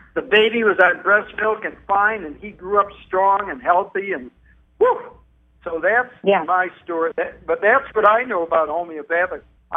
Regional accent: Michigan, United States; I'm from Michigan originally

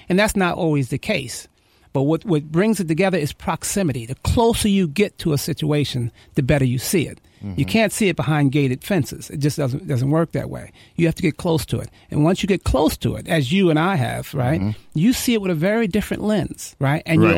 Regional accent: New York City, New York, United States; You know, I grew up in New York City. My mother was on food stamps, you know, so I know what it's like to get government cheese, you know.

